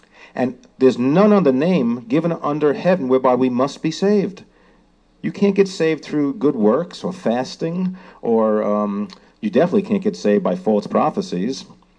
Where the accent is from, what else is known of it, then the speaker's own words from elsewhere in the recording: New York, United States; now in Franklin, United States; As a New Yorker, I'm starting to talk slower, huh?